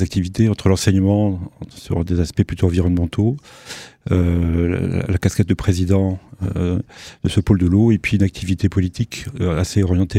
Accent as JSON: {"language": "French", "region": "Grand Est", "country": "France", "tie": "born there", "said": "Je suis né en Moselle, dans un petit village."}